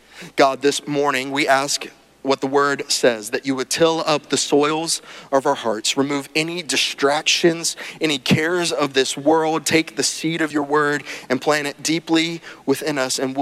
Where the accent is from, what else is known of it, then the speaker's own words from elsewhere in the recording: Brandon, Mississippi, United States; I'm from Mississippi, a place called Brandon, Mississippi.